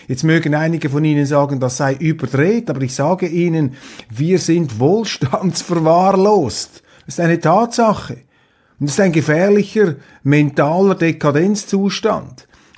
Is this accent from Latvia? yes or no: no; Zurich, Switzerland; Ich sage das als Zürcher, mein Großvater war Berner Oberländer.